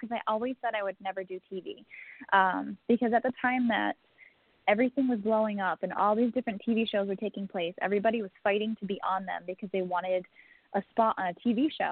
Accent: New England, United States; growing up in New England, everything is super old and super haunted.

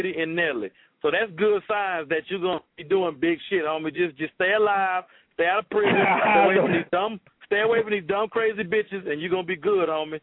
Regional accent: New Orleans, Louisiana, United States; being that I'm originally from New Orleans

